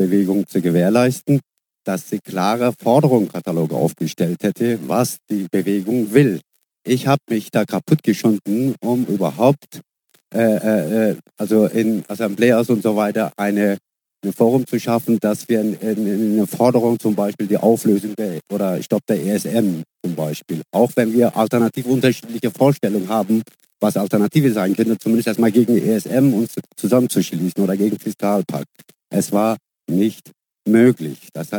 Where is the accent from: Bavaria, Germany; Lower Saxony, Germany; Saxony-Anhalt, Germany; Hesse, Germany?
Hesse, Germany; Frankfurt; bin Frankfurter.